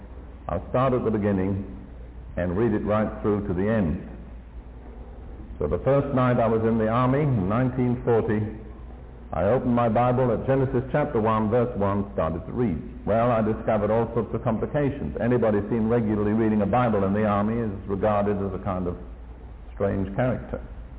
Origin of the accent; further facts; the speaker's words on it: India; born there; also born or lived in Britain; I was born in India, the son of a British Army officer, and I come from a very military family.